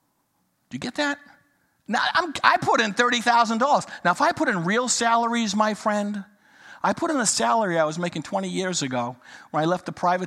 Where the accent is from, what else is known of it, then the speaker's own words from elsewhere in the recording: United States; when someone comes up and tells you, you don't get it as an American, we are blessed.